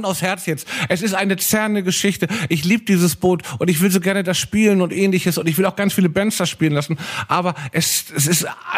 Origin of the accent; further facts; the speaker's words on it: Hamburg, Germany; dass das in Hamburg bleibt. Für mich ist es auch wieder ein Grund, immer wieder in meine Heimatstadt zu kommen.